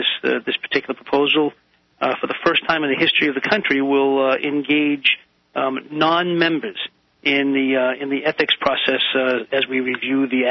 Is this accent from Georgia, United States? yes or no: no; Massachusetts, United States; I'll tell you, honestly, I come from Massachusetts, and there we have an independent ethics commission.